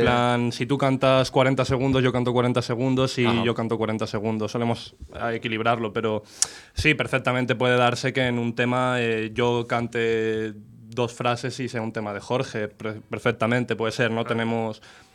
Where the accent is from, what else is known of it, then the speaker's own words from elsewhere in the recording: Madrid, Community of Madrid, Spain; Hombre, somos de Carabanchel, tío.